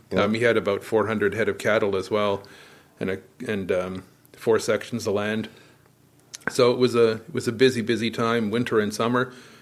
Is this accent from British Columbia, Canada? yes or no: no; Ottawa, Ontario, Canada; also born or lived in Montreal; And I grew up in Ottawa, actually born in Montreal, but grew up in Ottawa.